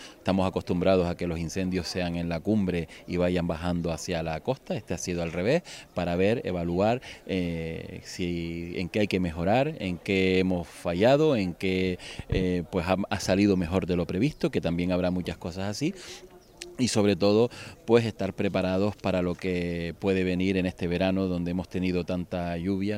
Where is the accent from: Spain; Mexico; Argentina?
Spain; Canary Islands; como buenos hermanos que somos los canarios